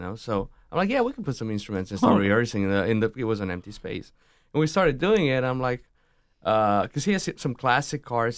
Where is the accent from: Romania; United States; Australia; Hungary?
Romania; Transylvania; No, I grew up in a very, very musical family. My father was a musical man.